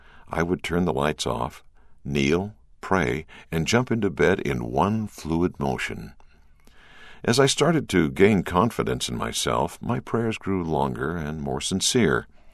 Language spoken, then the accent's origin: English; Tennessee, United States; Growing up in Tennessee, I didn't have many LDS friends.